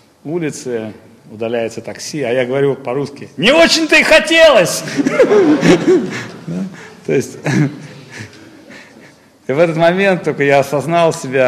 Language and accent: Russian; Russia; Он говорит, а откуда вы? Я говорю, из России.